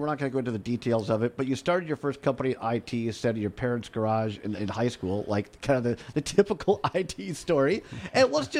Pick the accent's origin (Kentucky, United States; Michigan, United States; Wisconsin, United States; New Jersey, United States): Wisconsin, United States; Richland Center; growing up in Richland Center, I worked on the radio station there